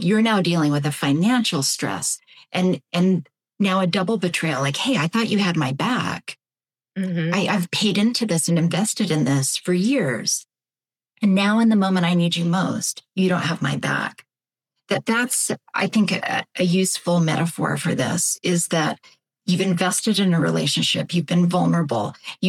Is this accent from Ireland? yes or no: no; Canada; I'm from Canada. You may detect some of that in my accent and voice.